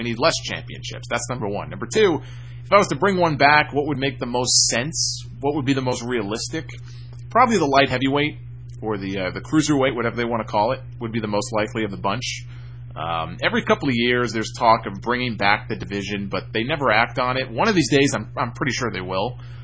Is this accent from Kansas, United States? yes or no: no; Pikeville, Kentucky, United States; Well, I am from Pikeville, Kentucky.